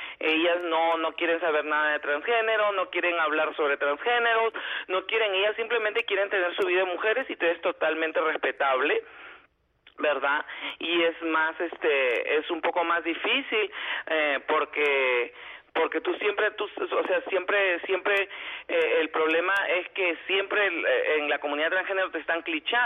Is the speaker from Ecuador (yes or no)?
no; Peru; Soy de Perú